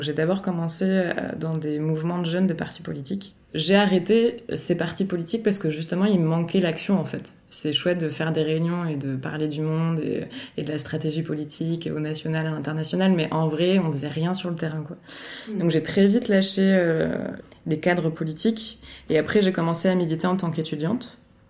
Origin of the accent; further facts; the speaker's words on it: Occitanie, France; Parce que comme je venais d'un village en Aveyron, j'avais trop envie aussi de retrouver un territoire où il y aurait un peu cette ambiance village.